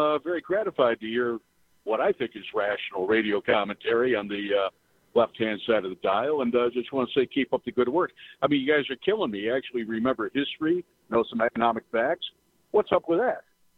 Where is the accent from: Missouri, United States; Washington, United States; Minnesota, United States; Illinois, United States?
Illinois, United States; I'm a tourist. I'm from the People's Republic of Illinois, but I got some more job this afternoon and evening.